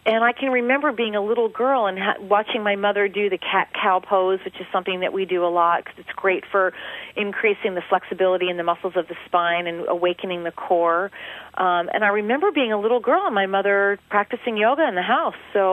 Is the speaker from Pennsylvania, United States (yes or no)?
yes; Philadelphia, Pennsylvania, United States; because you know, I was raised in Philadelphia, and at our country club, it would mean that my dad was coming off the golf course